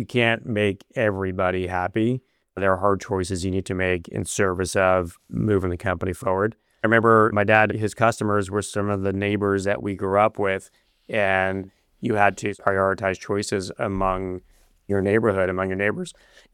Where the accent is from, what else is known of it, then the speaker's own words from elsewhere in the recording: New York, United States; I'm from New York originally.